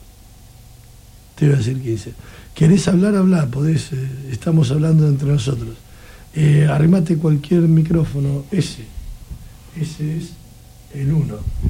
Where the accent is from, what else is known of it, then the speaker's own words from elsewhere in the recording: Argentina; en mi país, en mi Argentina. Uh-huh. Yo soy muy argentino.